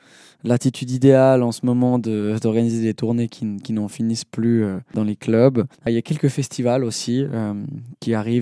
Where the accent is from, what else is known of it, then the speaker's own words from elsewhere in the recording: Switzerland; c'est ce qui me définit aussi en tant que Suisse. Je me suis jamais senti complètement éloigné des Tessinois ou des Suisses allemands